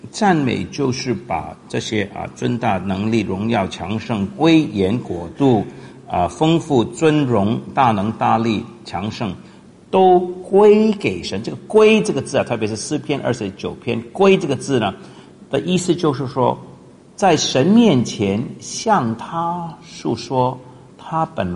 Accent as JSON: {"language": "Chinese", "country": "China", "said": "因为我们中国人呢是有最长的连续没有中断过的文化。"}